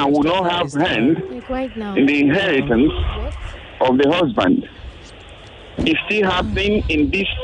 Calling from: Ojo, Lagos, Nigeria; I'm calling from Ojo local government area in Lagos State.

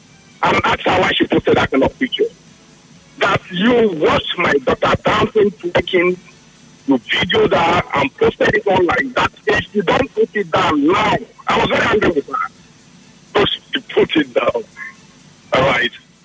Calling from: South Africa; I'm calling from South Africa.

